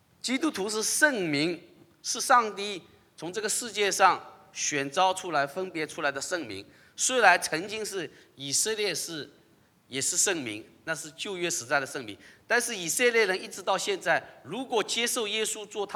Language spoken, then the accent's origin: Chinese; Ninghai, Zhejiang, China; 你知道我浙江宁波宁海深圳，你知道我的家乡话怎么说吗？